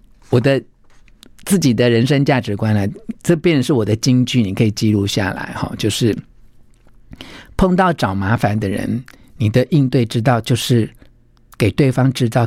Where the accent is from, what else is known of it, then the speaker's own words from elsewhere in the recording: Taiwan; 就我们台湾话就软土生绝了哈